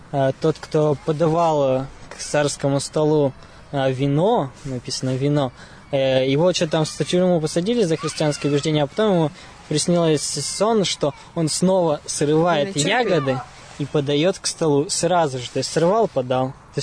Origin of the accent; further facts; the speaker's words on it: Kurgan, Kurgan Oblast, Russia; Нет, я из Кургана, учусь в Тюмени.